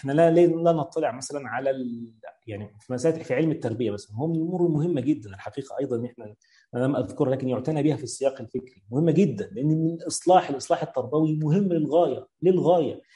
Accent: Egypt

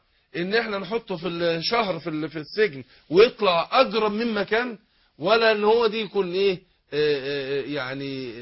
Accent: Suez, Suez Governorate, Egypt; حصل حادثه عندنا في السويس

